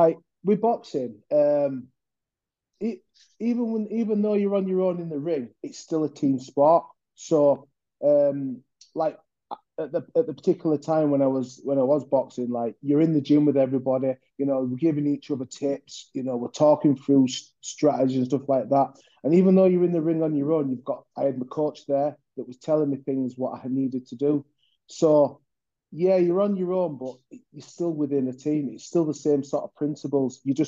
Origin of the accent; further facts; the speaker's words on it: Huddersfield, Yorkshire and the Humber, United Kingdom; Yeah, so my hometown's Huddersfield. I grew up in a council estate there called Walpole. And it was nice small community, even though it was rough as toast.